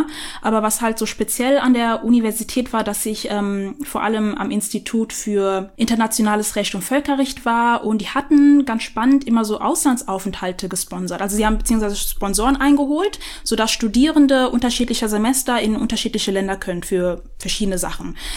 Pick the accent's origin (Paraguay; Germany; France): Germany; Rüsselsheim, Hesse; ich bin gebürtige Rüsselsheimerin.